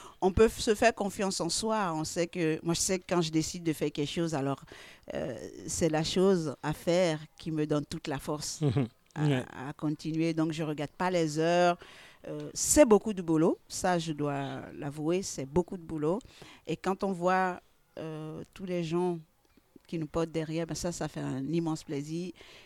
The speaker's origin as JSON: {"language": "French", "country": "Benin", "tie": "born or raised there", "said": "je viens de Dahomey. Et puis, au Bénin, au-delà du fait que je sois née au Bénin et je viens du Bénin"}